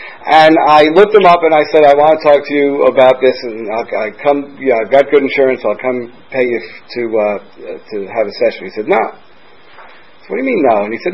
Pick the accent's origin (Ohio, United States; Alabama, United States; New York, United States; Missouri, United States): New York, United States; I grew up in New York.